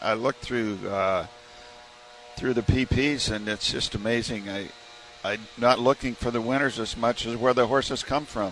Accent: Phoenix, Arizona, United States; Well, I come from Phoenix.

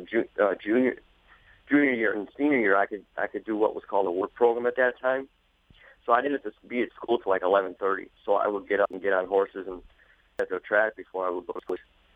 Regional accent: Lake Zurich, Illinois, United States; And then we grew up in Chicago, Lake Zurich, ever since. Went to grade school, junior high school, graduated high school.

